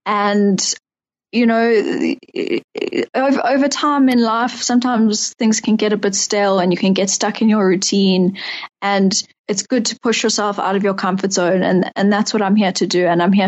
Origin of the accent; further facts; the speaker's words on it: Johannesburg, Gauteng, South Africa; in my head, I'm still 32, but actually I'm 33. And I'm a lawyer from Johannesburg.